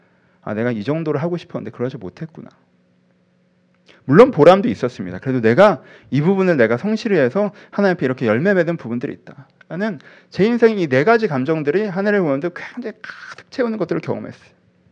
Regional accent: South Korea; 저도 한국 사람이라 그런지 전통교회 출신이라 그런지

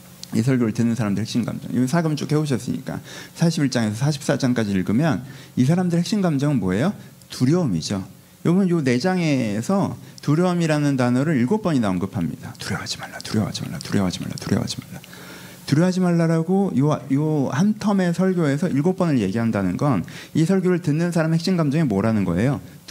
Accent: Seoul, South Korea; 내 고향이 아니라 제 고향은 서울이에요. 근데 원적은 전라도거든요. 부모님 다 전라도 분이어서.

